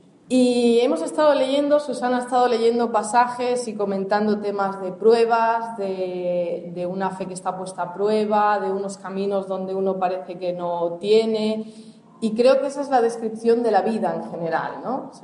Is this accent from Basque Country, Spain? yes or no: no; Galicia, Spain; yo, que no soy de Cataluña, que vengo de Galicia, me encontré igual